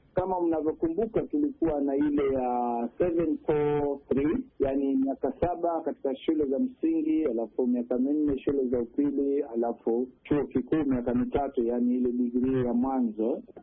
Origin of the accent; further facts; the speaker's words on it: Kenya; Mimi kama mzazi na kama Mkenya